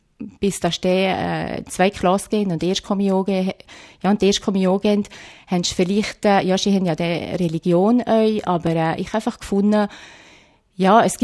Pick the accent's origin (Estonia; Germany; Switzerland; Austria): Switzerland; Täsch, Valais; bisschen mehr vorbeifahren in dem Täsch, als dass man halt vorher da war. Aber ich glaube, es wird immer meine Heimat bleiben, mein Heimatdorf.